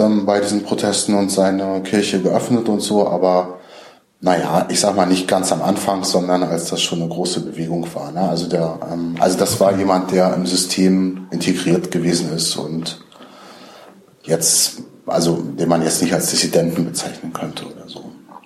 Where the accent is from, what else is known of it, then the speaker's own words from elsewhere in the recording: Rostock, Mecklenburg-Vorpommern, Germany; in Rostock, in meiner Heimatstadt Rostock